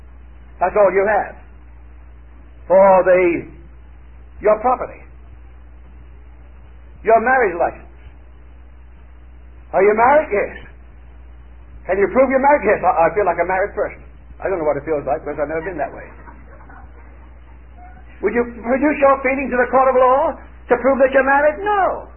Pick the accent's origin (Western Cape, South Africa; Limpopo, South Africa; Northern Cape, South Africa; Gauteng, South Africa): Gauteng, South Africa; Johannesburg; also born or lived in England; I entered in the city of Johannesburg, South Africa, where I was brought up as a boy. I was born in England, but brought up in South Africa.